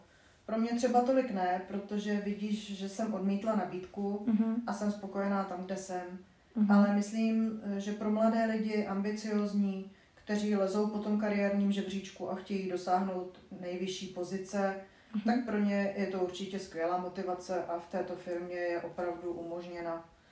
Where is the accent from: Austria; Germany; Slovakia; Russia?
Slovakia; Bratislava, Bratislava Region; jsem žena, je mi 47 let a pocházím ze Slovenska, z Bratislavy.